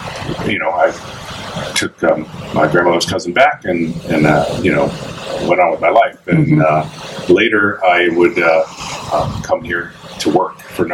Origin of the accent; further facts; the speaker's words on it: Chicago, Illinois, United States; I had just moved to Central Florida from up north. I was originally from the Chicago area.